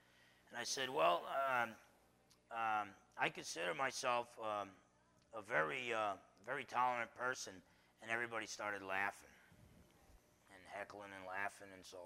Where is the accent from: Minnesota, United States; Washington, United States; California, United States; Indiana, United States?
Washington, United States; Bremerton; In Kitsap County, we have I'm from Bremerton, and I'm sure you all have heard of Bremerton